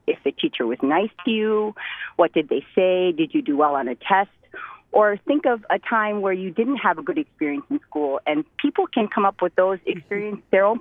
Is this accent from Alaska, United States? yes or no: yes; Bethel, Alaska, United States; I'm from Bethel, Alaska, and I am a Yupik Eskimo woman with three children